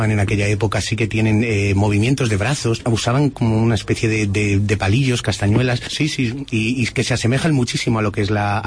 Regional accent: La Puebla de Montalbán, Castilla-La Mancha, Spain; aunque yo soy de la Puebla, mi escuela está en Fuensalida

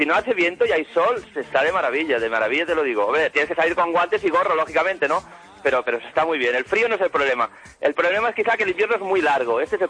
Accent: Barcelona, Catalonia, Spain; now in Canada; Yo soy de Barcelona ciudad, sí, señor.

